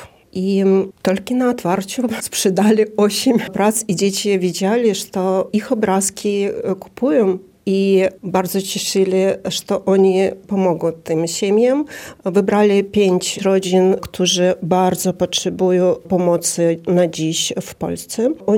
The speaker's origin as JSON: {"language": "Polish", "town": "Brest", "region": "Brest Region", "country": "Belarus", "lives_now": "Białystok, Poland", "said": "Przed wyjazdem miałam duży klub w centrum Brześcia, bo pochodzę z Brześcia"}